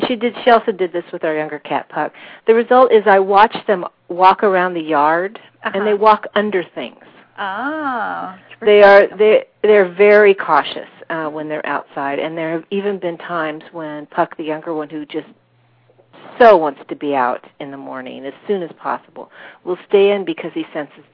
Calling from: Whidbey Island, Washington, United States; I'm calling from Whidbey Island.

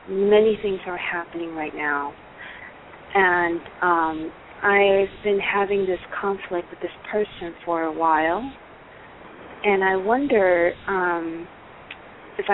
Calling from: California, United States; I'm calling from California.

